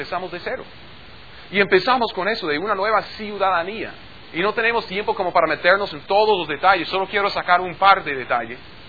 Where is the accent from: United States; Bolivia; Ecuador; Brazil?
United States; born there; Spanish is a second language; siempre seguiría siendo advenedizo, porque soy natural de otro lugar, porque nací en Gringolandia.